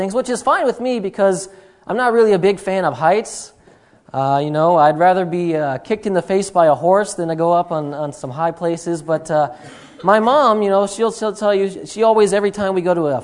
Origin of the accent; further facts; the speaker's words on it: North Dakota, United States; You know, I grew up in North Dakota